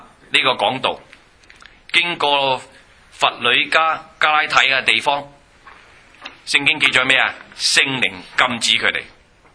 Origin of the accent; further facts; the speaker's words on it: China; 我中国人嚟嘅啫，我都记得呢节圣经